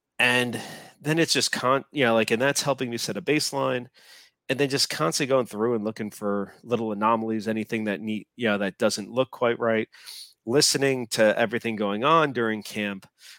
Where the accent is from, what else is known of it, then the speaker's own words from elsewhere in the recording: New Jersey, United States; I've got, I am from New Jersey. I am a Giant fan.